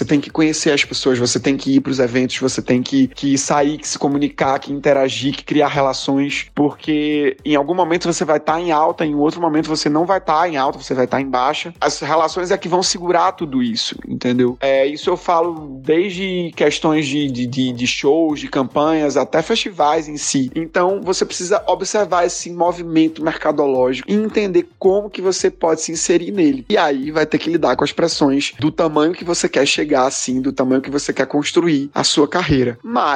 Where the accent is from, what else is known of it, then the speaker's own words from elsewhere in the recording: Garanhuns, Pernambuco, Brazil; Eu vim de uma cidade do interior de Pernambuco que se chama Garanhuns